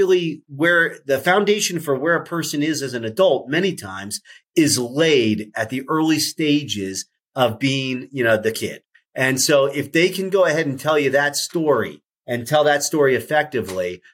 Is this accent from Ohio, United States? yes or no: yes; Ohio, United States; now in Philadelphia, United States; Listen, here's the thing. I come from Ohio originally, and in an Air Force family, it's kind of hard to really love one team or the other.